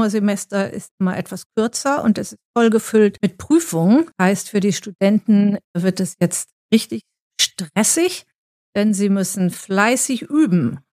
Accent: Bremen, Germany; mit Herz und Verstand bin ich Bremerin. Bin in Bremen-Nord aufgewachsen und hatte da sehr früh sehr guten Unterricht.

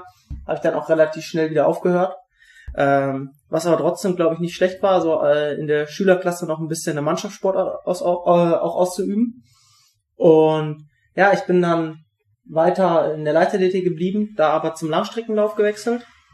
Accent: North Rhine-Westphalia, Germany; now in Butzbach, Germany; Ich komme aus NRW, wohne aber mittlerweile in Hessen. Also ich sitze gerade in Butzbach in Hessen in der Nähe von Frankfurt.

